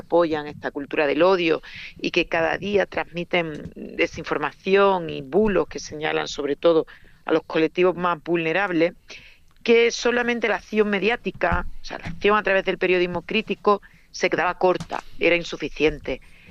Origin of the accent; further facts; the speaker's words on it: Seville, Andalusia, Spain; soy de Sevilla, pero viajo mucho a Barcelona.